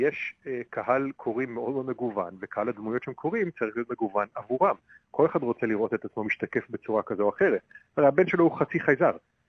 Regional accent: Tel Aviv, Tel Aviv District, Israel; moved away as an adult; now in Chicago, United States; נולדתי וגדלתי בתל אביב, אחרי הצבא חסכתי

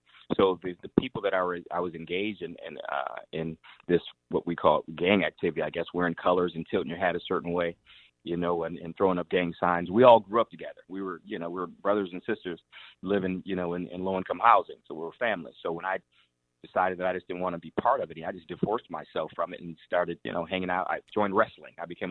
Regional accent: Aurora, Illinois, United States; Born and raised in Aurora, it's in my heart, you know, as the state of Illinois.

